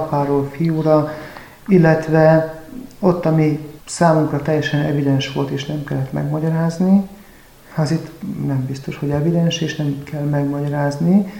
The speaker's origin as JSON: {"language": "Hungarian", "town": "Nábrád", "region": "Szabolcs-Szatmár-Bereg", "country": "Hungary", "said": "Egy 1000 fős gyülekezetből indultam el, Szabolcs-Szatmár megyéből, Nábrádról. 1970-ben születtem"}